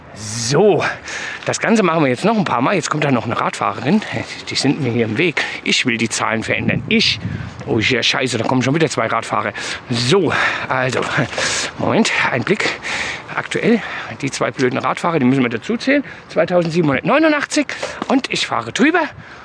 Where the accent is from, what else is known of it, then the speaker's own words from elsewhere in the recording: Frankfurt, Hesse, Germany; Als Frankfurter ist das absolutes No-Go.